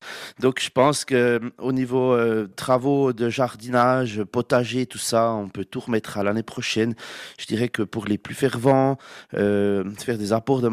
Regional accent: Switzerland; on va beaucoup chez nous en Suisse, on l'extermine

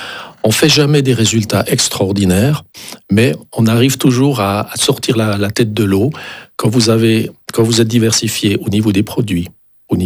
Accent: Le Locle, Neuchâtel, Switzerland; born there; Et je suis né au Locle, j'habite au Locle, je travaille au Locle, et le Locle est une petite ville.

